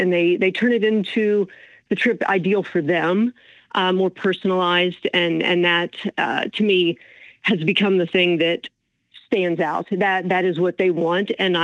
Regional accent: North Carolina, United States; mentality to keep Western North Carolina in everyone's forefront, because we are still, you know, it's my home state here

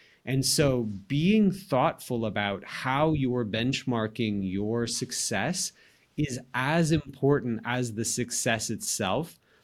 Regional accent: Atlanta, Georgia, United States; So like I'm from Atlanta.

